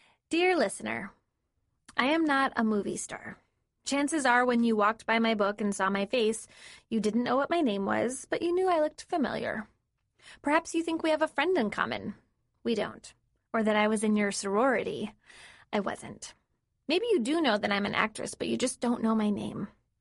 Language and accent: English; Livonia, Michigan, United States; also born or lived in Detroit / Redford; I am a nice girl from the Detroit area, Livonia to be exact. I was born in Detroit, lived in Redford until my first memory